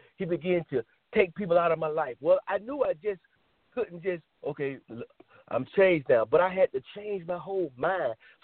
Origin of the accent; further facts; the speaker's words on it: Macon, Georgia, United States; You know, I was from Macon, you know, right, and traveled a lot to Atlanta over that way.